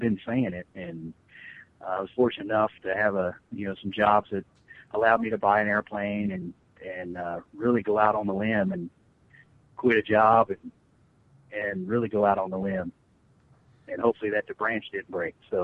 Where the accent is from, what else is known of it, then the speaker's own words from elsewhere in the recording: Jamestown, Ohio, United States; I grew up in Jamestown, Ohio, from two hillbillies from West Virginia, my parents, and John and Lenora.